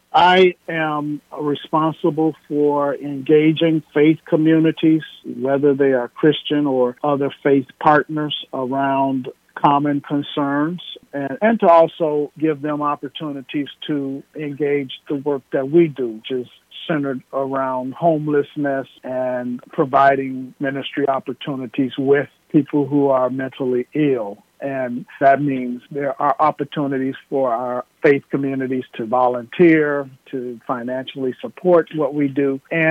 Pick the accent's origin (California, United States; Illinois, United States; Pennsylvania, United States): Illinois, United States; Chicago; I grew up in Chicago and not in a particularly religious family, but one that was very socially active.